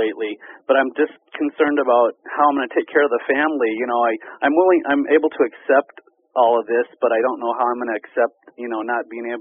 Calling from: Harvard, Illinois, United States; I'm calling from Illinois, Harvard, Illinois. We're having some snow right now.

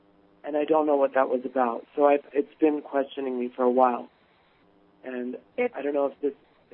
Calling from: California, United States; I'm calling from California.

